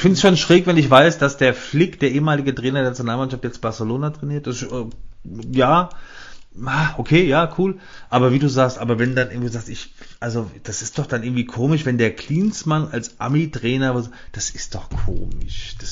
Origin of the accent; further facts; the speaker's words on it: Germany; man ist ja als Deutscher, hat man es ja immer so ein bisschen schwer mit der Vergangenheit